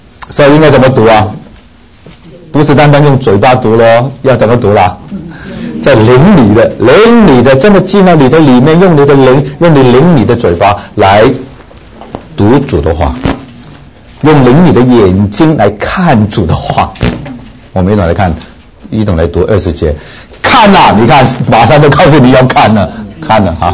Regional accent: China; 特别我们中国人最喜欢吃饭的，吃筵席的

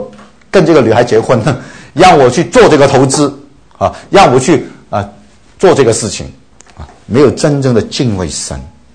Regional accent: China; 特别我们中国人从小我们的感情都是被捆锁的、被压抑的，所谓三代同堂就更糟了。

